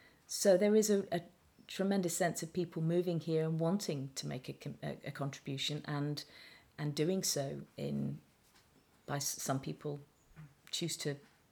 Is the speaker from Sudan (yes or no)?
no; South West England, United Kingdom; now in South Downs, United Kingdom; I grew up in the Wiltshire Downs, and though so to be in the South Downs is a joy